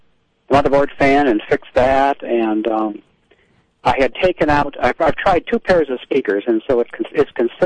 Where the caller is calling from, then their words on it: Greece, New York, United States; Okay, calling from Greece.